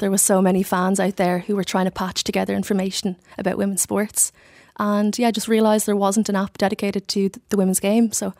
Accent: Leinster, Ireland; I'm from Kildare, so I would have travelled to the next town to play.

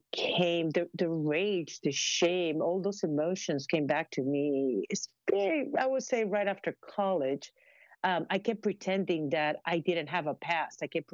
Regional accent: Peru; growing up in Peru, in the 80s, there was a lot of uncertainty.

